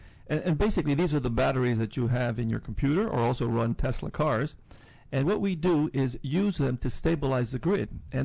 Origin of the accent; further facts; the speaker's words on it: Venezuela; now in United States; I was born and raised in Venezuela, but I studied here in the States. I have a doctorate from UVA.